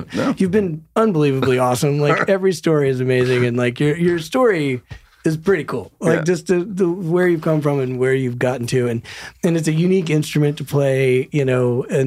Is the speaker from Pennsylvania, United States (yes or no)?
no; Denver, Colorado, United States; Because I'm from Denver, so whenever I play Red Rocks, I'm just like, this is the dream.